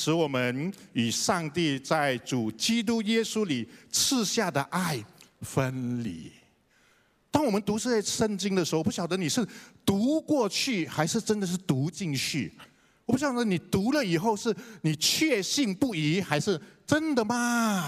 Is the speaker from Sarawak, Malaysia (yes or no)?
no; Johor Bahru, Johor, Malaysia; 我以前我在新山，我的故乡家乡有一所中学是华文中学